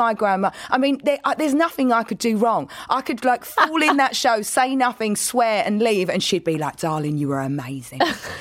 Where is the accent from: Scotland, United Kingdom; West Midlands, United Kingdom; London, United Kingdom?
London, United Kingdom; Plaistow; I grew up in East London, in Plasto.